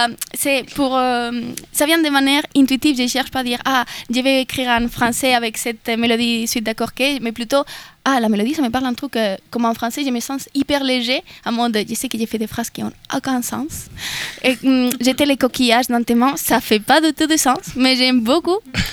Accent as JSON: {"language": "French", "town": "Salamanca", "region": "Castile and León", "country": "Spain", "said": "Et je viens de Salamanca."}